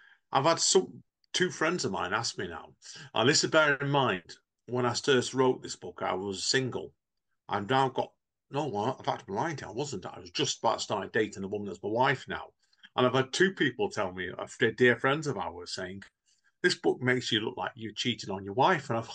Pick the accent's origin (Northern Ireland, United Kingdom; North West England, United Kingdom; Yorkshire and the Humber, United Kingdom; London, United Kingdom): North West England, United Kingdom; Manchester; where I'm from the Manchester area, I grew up near Manchester United, the football club.